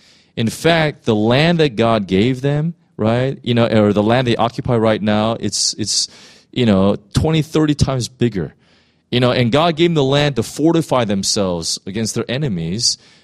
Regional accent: United States; And that's why, like, for me, I'm American.

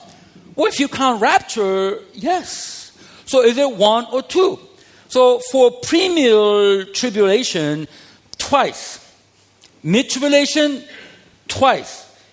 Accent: South Korea; English is a second language; I'm from Korea

